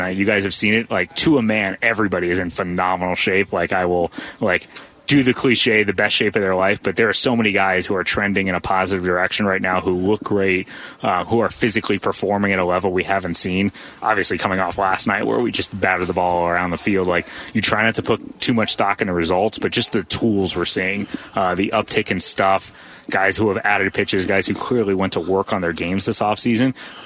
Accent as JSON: {"language": "English", "region": "Ohio", "country": "United States", "tie": "born or raised there", "said": "As a kid, I grew up in Ohio."}